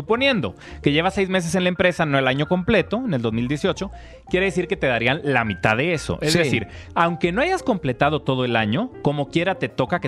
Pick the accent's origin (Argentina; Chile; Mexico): Mexico; como mexicanos